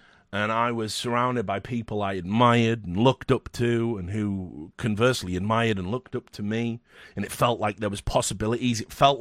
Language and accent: English; Wales, United Kingdom; I think we have a wicked sense of humour, culturally speaking. I think Welsh banter, it is the harshest type of banter, but it is all done from a loving place.